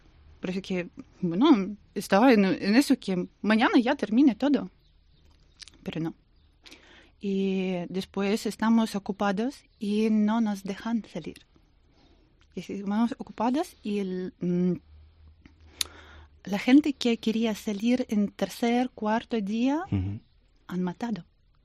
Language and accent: Spanish; Bucha, Kyiv Oblast, Ukraine; Spanish is a second language; Yo soy de Bucha y mi ciudad estaba ocupada desde primer momento. Y como estamos cerca de Bielorrusia